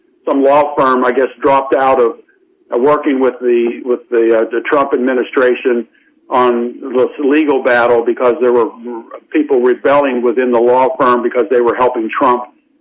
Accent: Carlisle, Pennsylvania, United States; born there; And by the way, I was born in Carlisle, Pennsylvania.

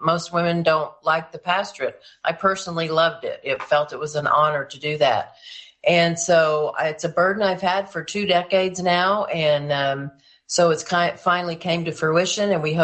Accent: Oklahoma, United States; Well, I was brought up here in Oklahoma. My father was a minister

